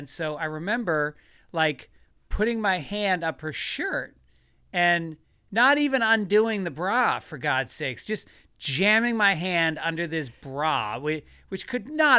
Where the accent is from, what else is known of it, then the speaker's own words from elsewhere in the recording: New York, United States; I grew up in New York, so we used to drink outside at night in the winter.